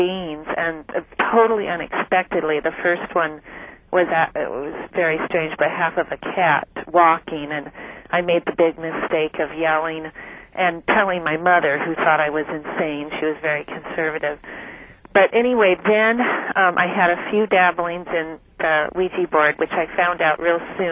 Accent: St. Louis, Missouri, United States; now in San Diego, United States; I'm from San Diego. And I was originally from St. Louis.

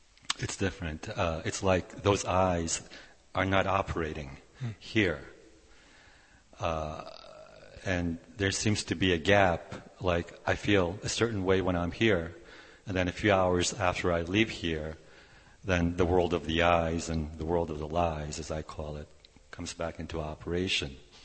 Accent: Turkey; first language Russian; English is a second language; now in United States; I'm a Turk. I was born and raised in Turkey. I speak Russian, so my first language was Russian.

